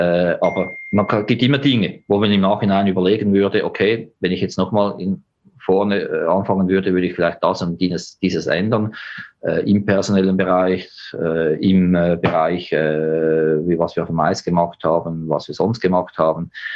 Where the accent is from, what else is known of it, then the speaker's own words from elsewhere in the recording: Switzerland; die Schweizer, von meinem Heimatland, wo ich herkomme